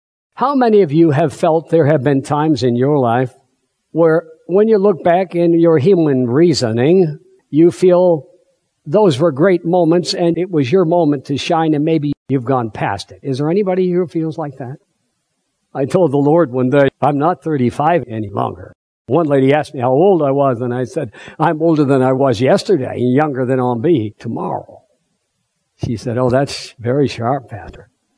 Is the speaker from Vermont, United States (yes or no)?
yes; Vermont, United States; born there; I was born in Vermont, so I can relate to this place.